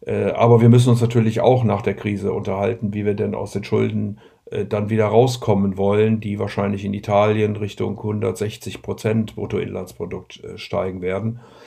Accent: Rhineland, Germany; und bin ja Rheinländer und möchte deswegen auch immer den Menschen ein bisschen Hoffnung am Ende geben

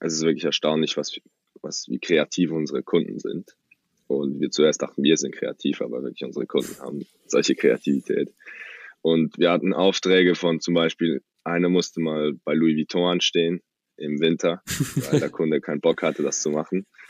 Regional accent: Switzerland; Wir kommen aus der Schweiz, sind drei 20-Jährige.

